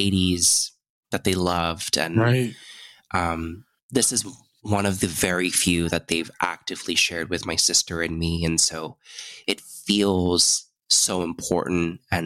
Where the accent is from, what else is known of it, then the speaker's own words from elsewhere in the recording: United States; Cause I grew up in the States, and why would I be interested in music from Korea is kind of what they thought.